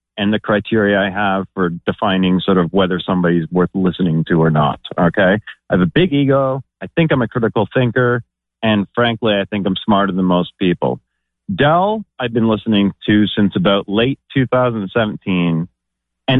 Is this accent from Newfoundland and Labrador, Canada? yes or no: no; London, Ontario, Canada; I'm in Ontario. I'm in London.